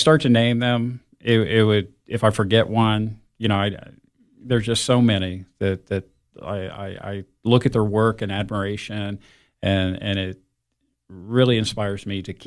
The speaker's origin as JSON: {"language": "English", "region": "Ohio", "country": "United States", "moved": "yes", "said": "I'm not originally from the Upper Cumberland. I moved here in 2008, originally from Ohio. Went to Miami University, studied art there."}